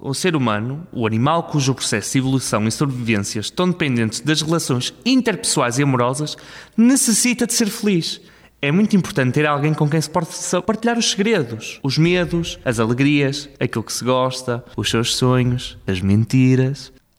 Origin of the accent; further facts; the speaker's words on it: Porto, Portugal; tenho 20 anos, sou do Porto